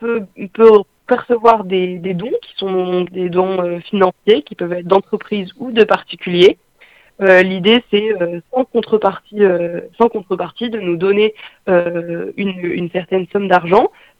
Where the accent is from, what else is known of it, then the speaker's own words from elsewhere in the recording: Périgueux, Nouvelle-Aquitaine, France; une exposition à la fois locale dans la région de Périgueux d'où on vient